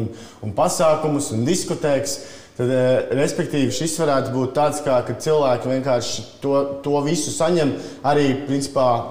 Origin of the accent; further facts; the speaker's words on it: Ķekava, Ķekava Municipality, Latvia; Jā, jo es, piemēram, pats esmu no Čekavas, un es atceros, ka es savā, teiksim tā, tīņu vecumā mums bija jaunatnes iniciatīvu centrs